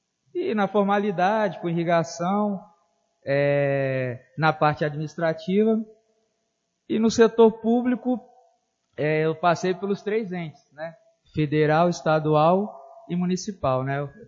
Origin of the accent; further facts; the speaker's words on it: Vitória, Espírito Santo, Brazil; sou natural de Vitória, morei na roça durante um período